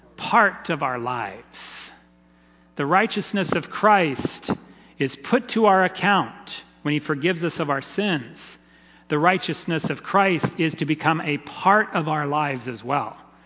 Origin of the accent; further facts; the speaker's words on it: Tennessee, United States; moved away as an adult; I come from Tennessee. I moved, after graduating from nursing school, I moved to Orlando, Florida, found the cheapest apartment, Ghettoville.